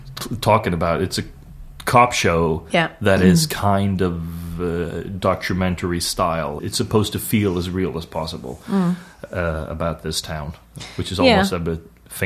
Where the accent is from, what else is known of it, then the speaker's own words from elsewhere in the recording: Sweden; accent: Swedish; But I don't get an offer to do the show that is shooting one block away for people with my actual Swedish accent.